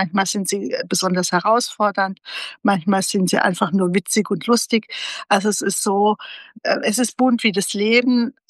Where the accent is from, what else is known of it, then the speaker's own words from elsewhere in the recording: Baden-Württemberg, Germany; Ich bin ja aus Baden-Württemberg